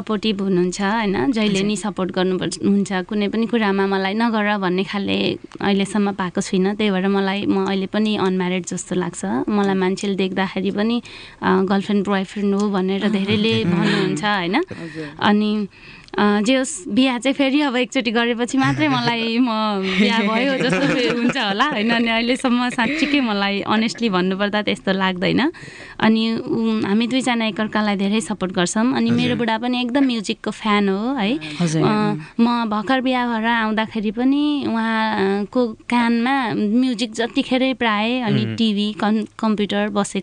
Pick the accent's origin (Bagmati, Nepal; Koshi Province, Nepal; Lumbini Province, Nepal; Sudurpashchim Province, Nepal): Koshi Province, Nepal; born there; also born or lived in Biratnagar; म सुनसरीमा जन्मेको हुँ होइन तर म घरभन्दा विराटनगर भन्छु किनभने मेरो दाजुभाउजू विराटनगरै घर छ बस्नुहुन्छ तर पुरानो घर चाहिँ मेरो सुनसरीमै छ